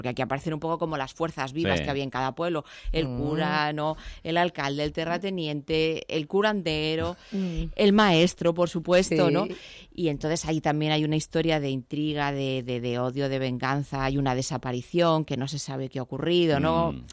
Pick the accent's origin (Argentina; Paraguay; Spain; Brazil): Spain; Madrid, Community of Madrid; yo soy madrileña